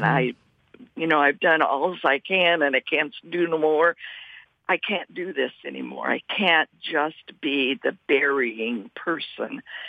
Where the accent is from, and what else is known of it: Indianapolis, Indiana, United States; born or raised there